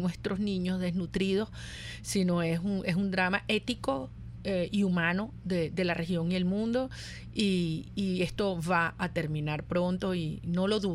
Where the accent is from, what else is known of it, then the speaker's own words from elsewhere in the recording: Venezuela; quiero agradecerte de verdad como venezolana y como mamá venezolana